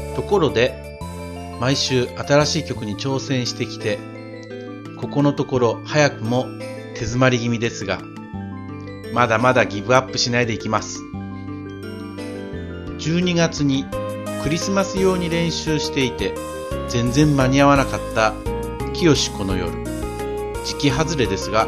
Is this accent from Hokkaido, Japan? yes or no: yes; Hokkaido, Japan; 北海道人としては春のポカポカ天気という感じでした